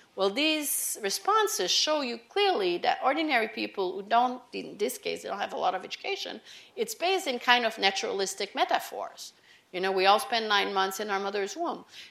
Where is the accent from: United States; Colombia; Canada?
Canada; as a Canadian, when I was a teenager, Pierre-Éliott Trudeau, the then prime minister, decided to pass a policy defining Canadian society as multicultural.